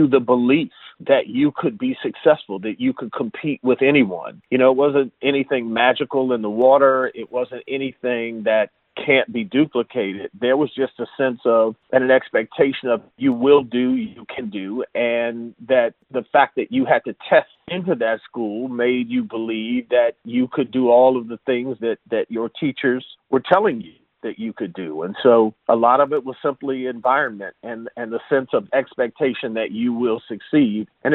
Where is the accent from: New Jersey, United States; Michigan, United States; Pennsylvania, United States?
Michigan, United States; Detroit; So I am proud to say that I am from Detroit.